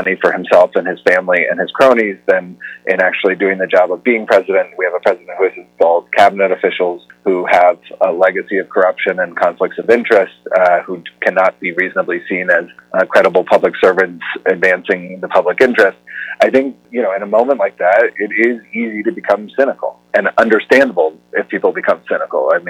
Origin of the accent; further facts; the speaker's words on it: Colorado, United States; And I was born and raised in Colorado. I was 15 years old and a sophomore in high school when Amendment 2 passed here.